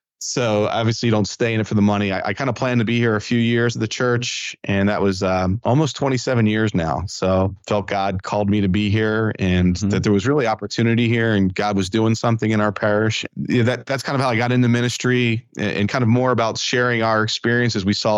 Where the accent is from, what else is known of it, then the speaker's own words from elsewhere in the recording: Philadelphia, Pennsylvania, United States; Yeah, I mean, I grew up in Philadelphia, outside Philadelphia. So I like to say I grew up Philly Catholic.